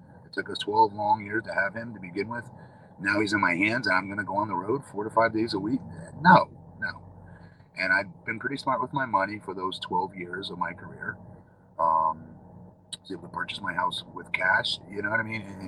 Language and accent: English; Connecticut, United States; I grew up a default Democrat, I would say, because I grew up in Connecticut. That's where my mom and dad were.